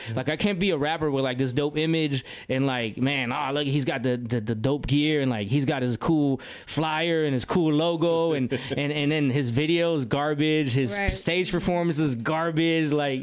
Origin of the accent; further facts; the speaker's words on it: Chicago, Illinois, United States; growing up in Chicago in the music business, definitely